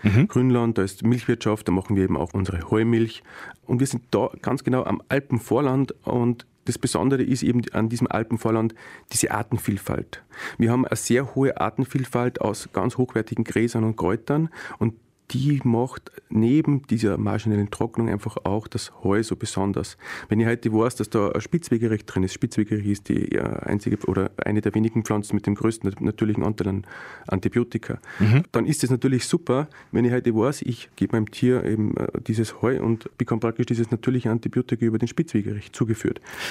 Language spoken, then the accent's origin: German; Austria; also wir kommen ja aus Österreich